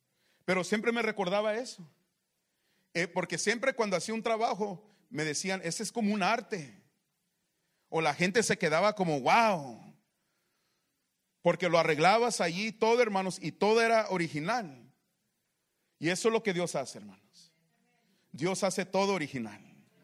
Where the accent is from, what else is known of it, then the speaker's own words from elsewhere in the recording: California, United States; Yo soy nacido aquí en el centro. Soy del Valle Imperial. Aquí crecí, aquí fui a la escuela.